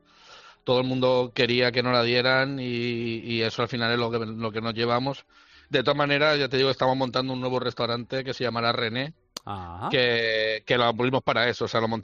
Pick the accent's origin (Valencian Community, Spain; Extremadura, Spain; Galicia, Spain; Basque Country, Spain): Valencian Community, Spain; Alicante; now in Málaga, Spain; yo soy de Alicante, hago la cocina de mi tierra, pero ahora en mi nueva tierra, que es Málaga